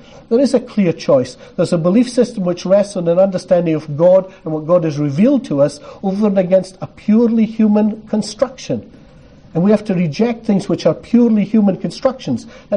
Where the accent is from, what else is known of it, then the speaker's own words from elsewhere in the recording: Scotland, United Kingdom; You know, as a Scotsman, I got free travel and all I had to do was speak.